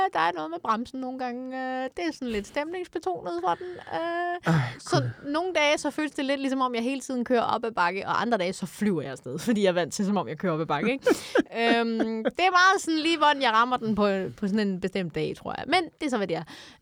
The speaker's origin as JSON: {"language": "Danish", "town": "Odense", "region": "Region of Southern Denmark", "country": "Denmark", "said": "og jeg kommer jo fra Odense."}